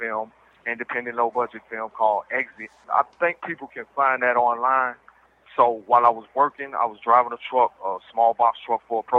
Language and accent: English; California, United States; You know, I have my mother's family. I'm from California. So I decided to move back to L.A. in 2010.